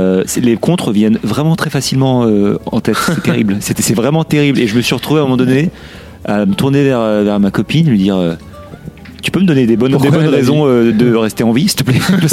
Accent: Villeurbanne, Auvergne-Rhône-Alpes, France; Je rappelle pour les auditeurs que je suis lyonnais, enfin je suis villeurbanais, ce qui est pareil.

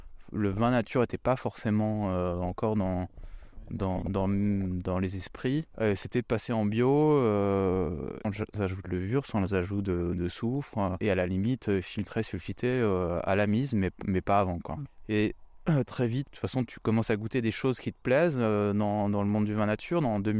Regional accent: Grand Est, France; Je suis petit-fils de vigneron du sud de la France. Même si je ne suis pas originaire du sud de la France, je suis lorrain.

